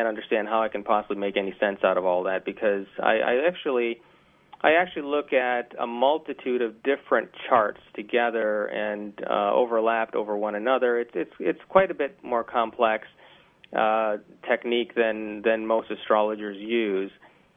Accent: India; I'm originally from India

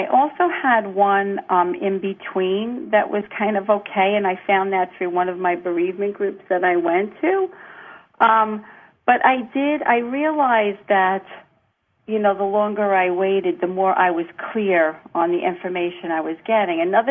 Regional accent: New York, United States; from New York.

